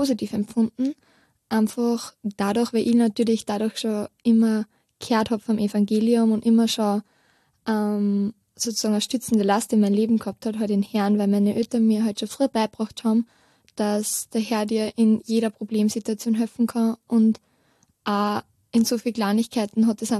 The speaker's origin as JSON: {"language": "German", "region": "Upper Austria", "country": "Austria", "said": "Ich komme aus der Nähe von Steyr und ich werde bald 18"}